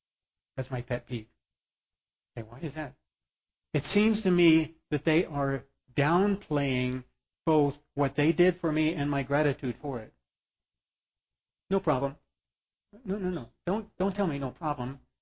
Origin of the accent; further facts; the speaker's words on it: United States; born there; it's by God's grace that I was born in the United States and healthy